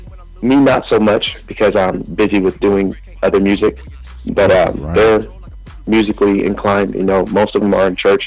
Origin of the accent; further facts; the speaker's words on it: Compton, California, United States; now in Los Angeles, United States; I'm originally from Compton. I do stay in L.A., but I venture back and forth from Reno, Nevada, and Los Angeles, California.